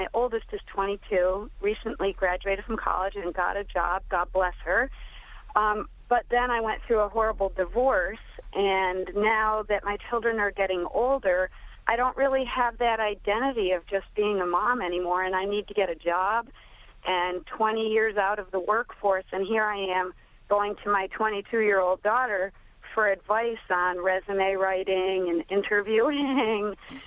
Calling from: Manasquan, New Jersey, United States; I'm from Manasquan, New Jersey, the Jersey Shore, hard-hit Jersey Shore.

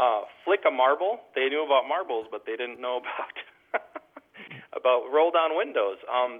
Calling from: Plaza, North Dakota, United States; I'm calling from Plaza, North Dakota.

